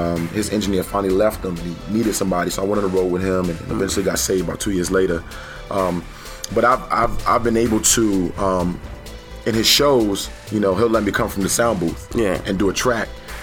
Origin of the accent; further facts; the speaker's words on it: New York, United States; I'm from New York.